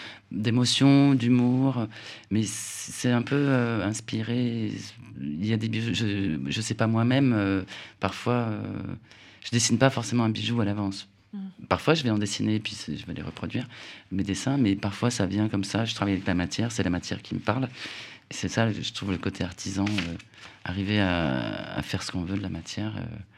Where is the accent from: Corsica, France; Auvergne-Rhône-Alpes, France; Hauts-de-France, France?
Corsica, France; Ça, c'est quelque chose que j'ai toujours fait depuis toute petite, fin fond de la Corse. J'ai grandi en Corse, donc dans les petits cailloux, les petites fougères, etc.